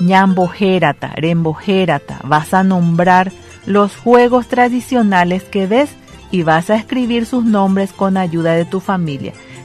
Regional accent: Paraguay; También agradecemos a Dios por haber nacido en este país, el Paraguay, por tener esas tradiciones y esas costumbres y porque somos paraguayos

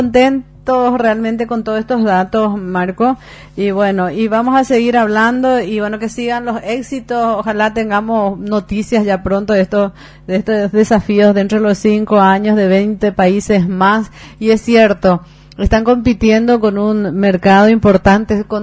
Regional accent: Paraguay; yo soy paraguaya

